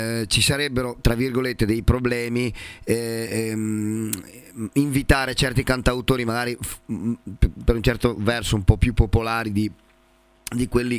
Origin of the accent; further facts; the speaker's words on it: Nogara, Veneto, Italy; io sono di Nogara